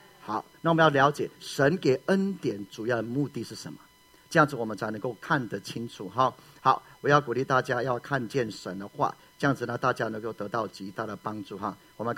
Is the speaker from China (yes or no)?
no; Taiwan; 我是台湾人来这边闹鬼个没事